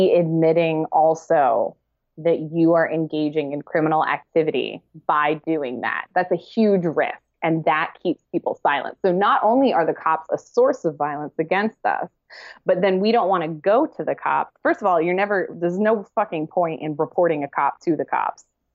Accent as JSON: {"language": "English", "town": "Philadelphia", "region": "Pennsylvania", "country": "United States", "said": "I am from Philadelphia, which also probably explains what we're about to have to talk about with me and Maggie Gyllenhaal, as far as me being a little pugnacious."}